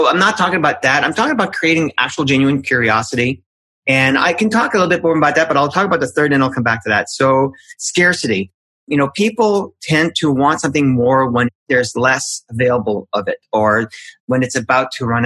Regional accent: Canada; I'm Canadian, so.

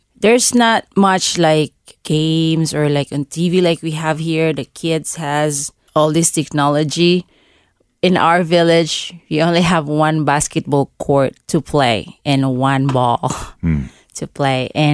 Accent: Cebu, Central Visayas, Philippines; English is a second language; Very poor, but we live in a small village where we're content.

